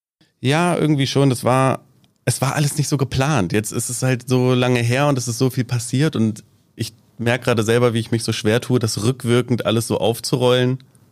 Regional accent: Jever, Lower Saxony, Germany; also born or lived in Meschede, Germany; ich bin halt in Meschede geboren, in Nordrhein-Westfalen, aber mein Vater hat dann Arbeit hier in Jever gefunden. Und dann ist halt die ganze Familie rübergezogen und dann bin ich halt hier aufgewachsen.

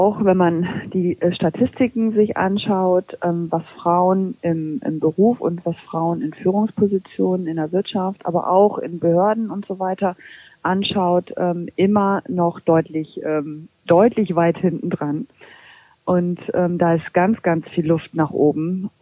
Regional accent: Lower Saxony, Germany; ich bin ja also auch ein Kind der Region. Ich komme zwar aus dem Landkreis Kloppenburg, habe gearbeitet in Flechtau und auch in der Region eigentlich immer.

